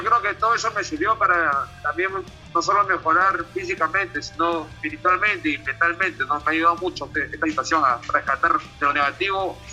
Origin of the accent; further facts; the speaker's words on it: Miraflores, Lima, Peru; Yo crecí acá en Miraflores